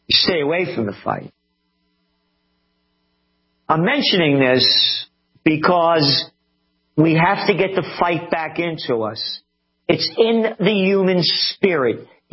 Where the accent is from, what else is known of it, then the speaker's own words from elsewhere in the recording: Bronx, New York, United States; born there; also born or lived in Yonkers; I was born in the Bronx, in Napolitano, born in the Bronx, born to be free. Learned how to fight right away. I didn't go home crying. And I got in a fight when we moved from the Bronx to Yonkers.